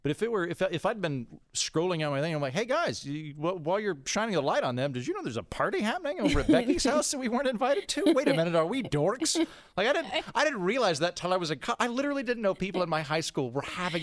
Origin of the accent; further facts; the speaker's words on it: Oklahoma, United States; and I'm from Oklahoma, so I'm like, nope, I don't have any weapons.